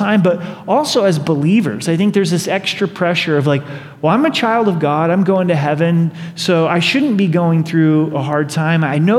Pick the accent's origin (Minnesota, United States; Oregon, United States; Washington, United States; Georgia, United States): Oregon, United States; I grew up in Oregon, so I still feel like I'm a lumberjack, right?